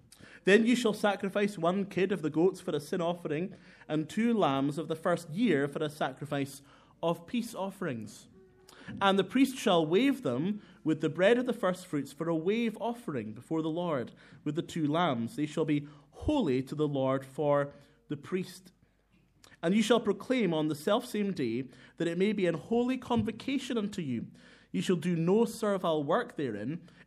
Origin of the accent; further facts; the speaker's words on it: Inverness, Scotland, United Kingdom; now in Glasgow, United Kingdom; because I come from Inverness. That's my hometown, even though I live in Glasgow now.